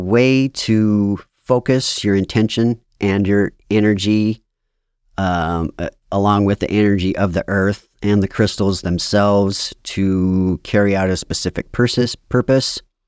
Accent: Livingston, Montana, United States; Yeah, I am born and raised in Livingston, Montana. Another very beautiful place on the earth, right on the Yellowstone River, north of Yellowstone Park.

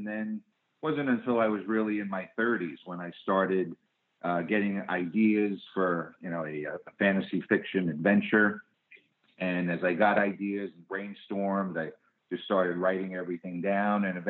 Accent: Jersey City, New Jersey, United States; also born or lived in Bayonne; I'm from the great state of New Jersey. I was born in Bayonne, which is actually the same town where George R.R. Martin was born, believe it or not, and grew up in Jersey City.

